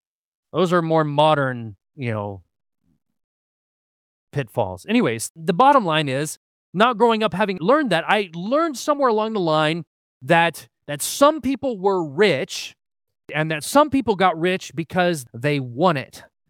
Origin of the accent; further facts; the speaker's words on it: Wisconsin, United States; As a child growing up in Wisconsin, we had a dairy farm with approximately 60-some head of milking cattle.